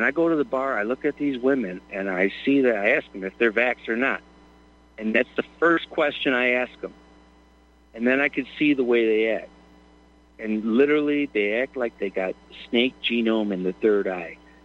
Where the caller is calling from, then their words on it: Wisconsin, United States; I'm up on my land, man. I'm hearing crickets, and I'm seeing the stars in Wisconsin.